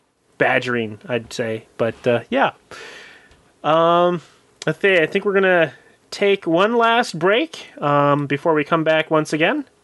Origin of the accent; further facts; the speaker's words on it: Minnesota, United States; I'm from Minnesota.